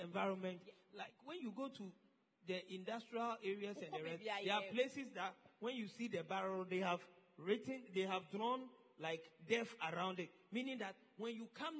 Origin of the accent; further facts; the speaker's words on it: Ghana; Every Ghanaian must say ewae. Because if I don't say that, I am not a Ghanaian.